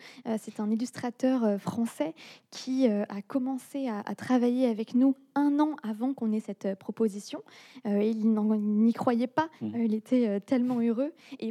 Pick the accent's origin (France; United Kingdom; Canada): United Kingdom; England; mon point de vue … tant qu'anglaise